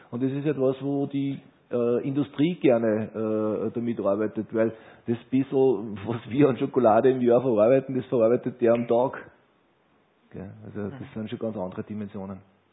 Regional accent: Austria; Es ist wie bei uns in Österreich, die was fleißig sind, haben schöne Ernten

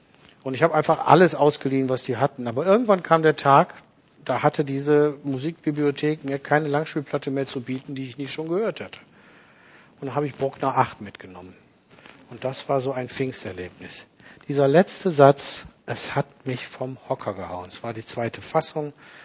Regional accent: Düsseldorf, North Rhine-Westphalia, Germany; born there; ich bin in Düsseldorf geboren

